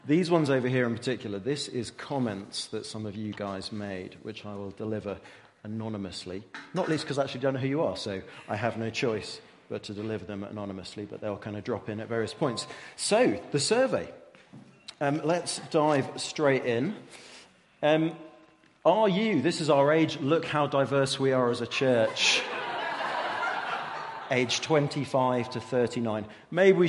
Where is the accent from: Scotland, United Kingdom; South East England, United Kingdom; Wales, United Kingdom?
South East England, United Kingdom; Dover; now in London, United Kingdom; I grew up in Dover in a small town. Well, I was in a village on the edge of Dover, so literally grew up in a village